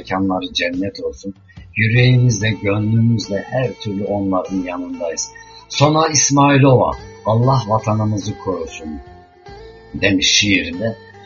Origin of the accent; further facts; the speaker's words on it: Trabzon, Turkey; born there; Tabii ki nerede doğmuşum, Trabzon'da aklıma gelen.